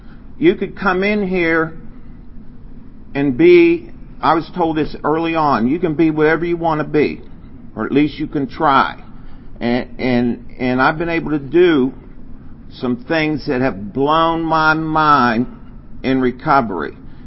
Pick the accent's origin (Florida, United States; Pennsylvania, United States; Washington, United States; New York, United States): Pennsylvania, United States; Pittsburgh; I'm from Pittsburgh, PA. Thank you. Clap for Pittsburgh over there.